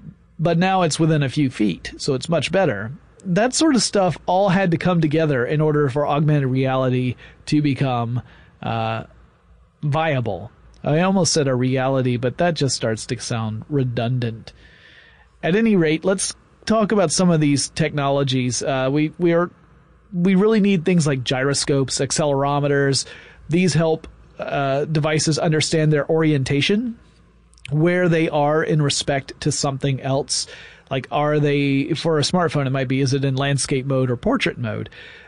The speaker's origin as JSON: {"language": "English", "town": "Atlanta", "region": "Georgia", "country": "United States", "tie": "born or raised there", "said": "You're here in my hometown, Atlanta, Georgia"}